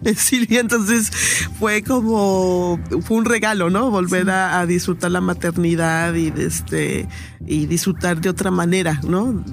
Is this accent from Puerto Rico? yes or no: no; Sonora, Mexico; Mucho por mi niñez, sí, en el Valle del Yaqui, ¿no?